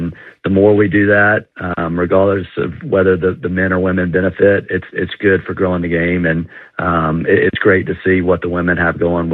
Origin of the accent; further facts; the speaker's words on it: Georgia, United States; Yeah, so Skip, as a Georgia native, it certainly holds a special place in my heart, you know, being from born and raised in Georgia.